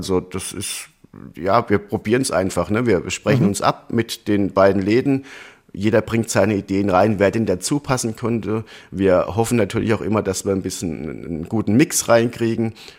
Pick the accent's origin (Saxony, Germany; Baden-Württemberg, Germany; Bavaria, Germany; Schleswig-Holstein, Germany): Bavaria, Germany; Schneeberg; Also die Lena und ich, wir sind beide aus Schneeberg, das ist wirklich schon Rand Bayern. Also wir können nach Baden-Württemberg laufen und mit dem Fahrrad nach Hessen fahren.